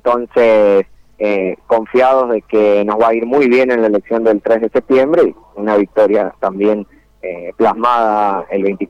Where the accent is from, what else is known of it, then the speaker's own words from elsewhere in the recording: Lavalle, Argentina; como lavallino y como argentino, puedo llegar a decirlo